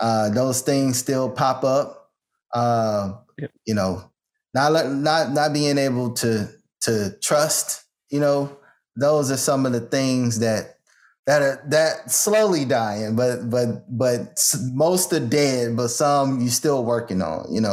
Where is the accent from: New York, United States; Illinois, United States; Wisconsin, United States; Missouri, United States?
Illinois, United States; Chicago; growing up in Chicago, I got a solid foundation of how rough it can be, you know?